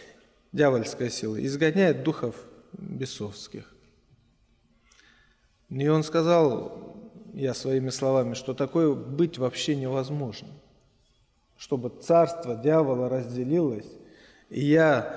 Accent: Moldova; я с Молдавии.

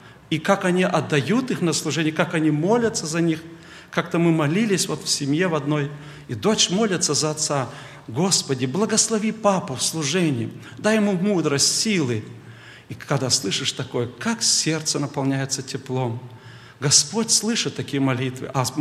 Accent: Siberia, Russia; Если в Москве потепление, жди 3 дня, а я из Сибири.

